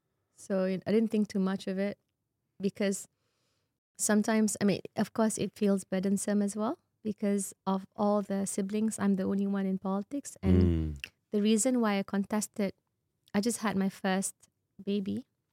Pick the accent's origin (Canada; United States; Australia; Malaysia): Malaysia; because I'm Malaysian. So I'm bound by the quota in Malaysia.